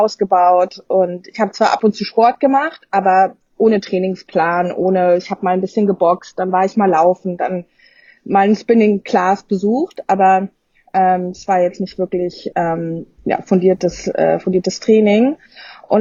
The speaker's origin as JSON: {"language": "German", "region": "Berlin", "country": "Germany", "moved": "yes", "lives_now": "Mallorca, Spain", "said": "Ich bin auf Mallorca und nicht im Urlaub, sondern ich lebe hier seit 3 Jahren. Ursprünglich komme ich aus Berlin"}